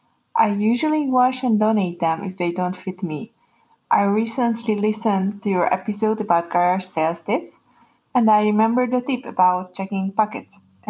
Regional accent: Hungary; from Hungary

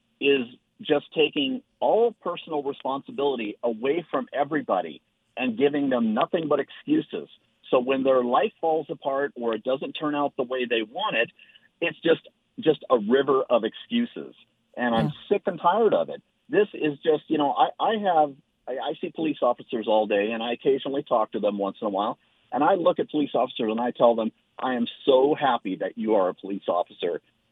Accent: Carson City, Nevada, United States; I grew up in Carson City in the 70s

